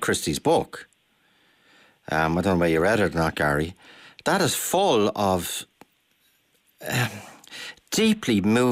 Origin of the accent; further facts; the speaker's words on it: Clondalkin, County Dublin, Ireland; I spend my whole life talking about how proud I am to be from Clondalkin. Tonight was one of the few nights I was ashamed to be from Clondalkin.